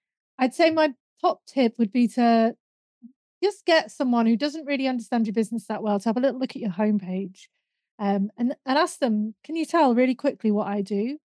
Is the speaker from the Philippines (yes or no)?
no; United Kingdom; You know, we're British, we're told not to talk about these things.